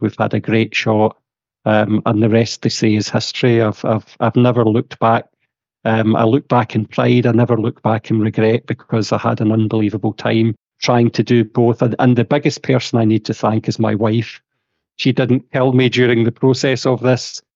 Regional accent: Glasgow, Scotland, United Kingdom; We did a double live album in my hometown of Glasgow, which was amazing.

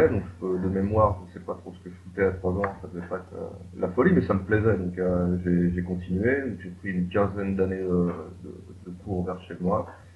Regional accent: France; batteur français.

